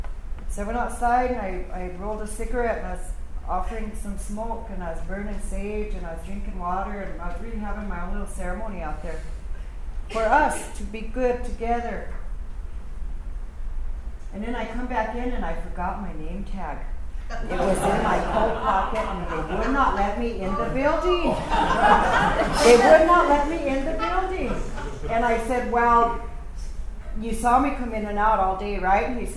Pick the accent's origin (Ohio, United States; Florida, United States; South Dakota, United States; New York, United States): South Dakota, United States; My Teoshpai is the Iteshicha Teoshpai from the Lakota Nation. I come from the Oglala Band, the largest band of the Lakota campfire, which is the largest campfire.